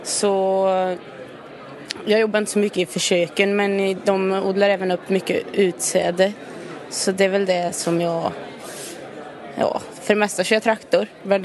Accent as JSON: {"language": "Swedish", "region": "Västra Götaland County", "country": "Sweden", "said": "Jag är från Skaraborg."}